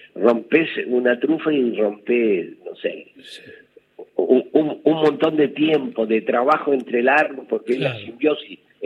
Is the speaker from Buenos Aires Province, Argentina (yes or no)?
yes; Bahía Blanca, Buenos Aires Province, Argentina; also born or lived in Chile; Yo nací en Chile. Mi padre era pastor evangélico y se vino a Bahía Blanca en el año 50 y algo. Ajá. 58. Y bueno, yo hice toda mi primaria en Bahía Blanca